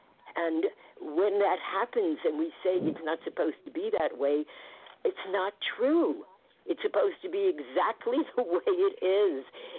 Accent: Queens, New York, United States; now in Connecticut, United States; I was from Queens until I moved to Connecticut, yes.

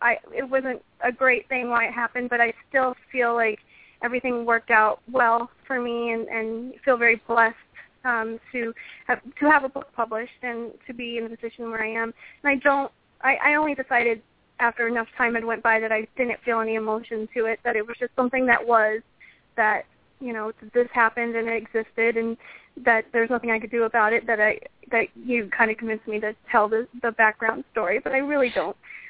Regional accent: Arizona, United States; And then all over my home state in Arizona, her book was at my grocery store and at Costco

